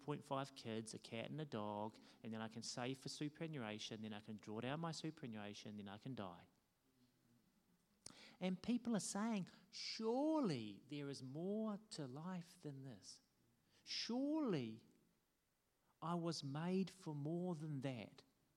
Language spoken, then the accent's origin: English; New Zealand; And here's the good news of being a New Zealander.